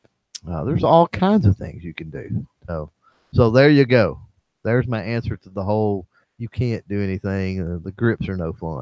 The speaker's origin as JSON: {"language": "English", "region": "Texas", "country": "United States", "said": "Plus, I'm from Texas, man. Most people here down here in Texas are just good people and like to talk."}